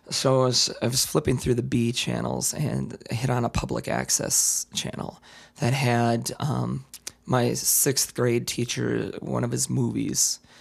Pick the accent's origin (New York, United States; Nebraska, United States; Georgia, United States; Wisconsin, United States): Wisconsin, United States; Brown Deer; I am from Brown Deer.